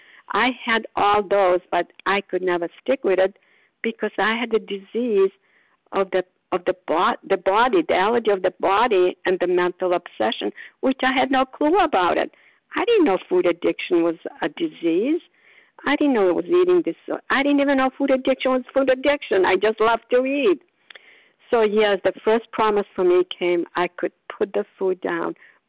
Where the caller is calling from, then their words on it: Port Charlotte, Florida, United States; calling from Port Charlotte, Florida.